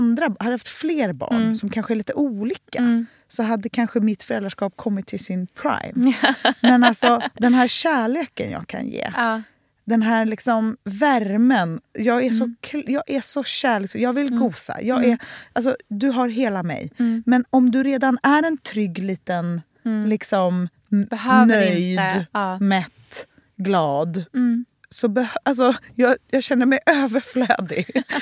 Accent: Gothenburg, Västra Götaland County, Sweden; jag är uppvuxen i liksom, Majorna med två konstnärer.

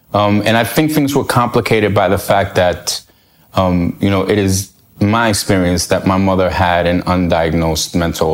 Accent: New York, United States; Born and raised in New York.

